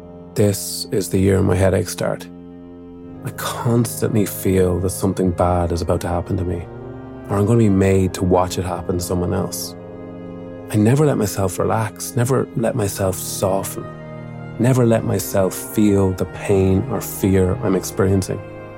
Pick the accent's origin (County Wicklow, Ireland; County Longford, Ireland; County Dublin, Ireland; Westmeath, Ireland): Westmeath, Ireland; Mullingar; in my hometown of Mullingar, in all of Ireland.